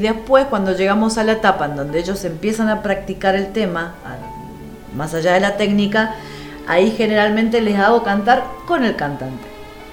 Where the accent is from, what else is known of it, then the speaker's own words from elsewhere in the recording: Buenos Aires, Argentina; moved away as an adult; also born or lived in San Rafael; yo soy de acá, soy porteña. Nada más que por cuestiones de amor, me fui para San Rafael, Mendoza. Ahí me radiqué con mi familia, tuve mis hijos. Y bueno, ahora estoy un poquito entre Buenos Aires, San Rafael.